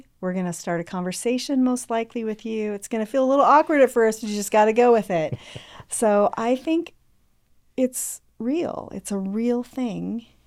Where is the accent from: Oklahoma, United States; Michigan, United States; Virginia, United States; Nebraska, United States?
Nebraska, United States; We're both from Northeast Nebraska, so we had some things to talk about.